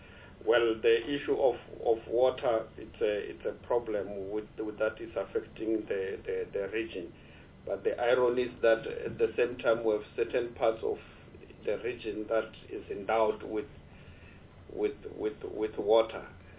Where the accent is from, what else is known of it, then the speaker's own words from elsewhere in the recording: Limpopo, South Africa; I'm from Limpopo